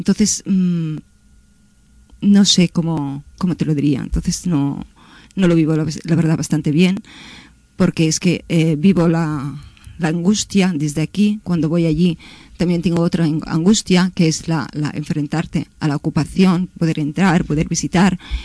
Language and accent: Spanish; Nablus, West Bank, Palestine; Yo soy de Nablus, de Cisjordania.